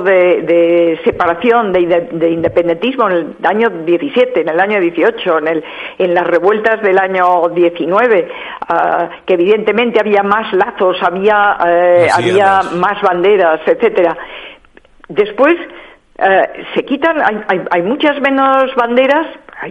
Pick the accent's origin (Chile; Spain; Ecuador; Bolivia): Spain; Catalonia; los españoles que no somos nacionalistas y somos catalanes, somos españoles